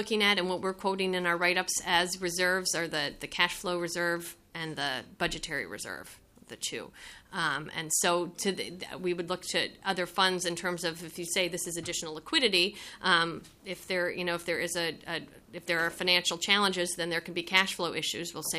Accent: Virginia, United States; No, I'm actually from Northern Virginia.

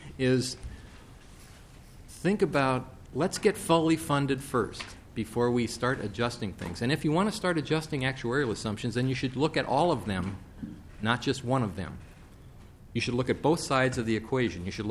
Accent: Scotland, United Kingdom; I'm Scottish. Full disclosure, I'm Scottish.

